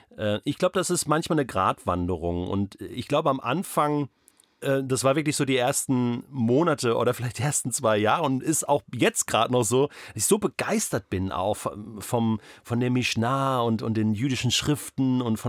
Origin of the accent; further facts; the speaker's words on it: Germany; Ich bin Deutscher und ich bin Heide, sage ich jetzt mal so. Ich bin eben kein Jude.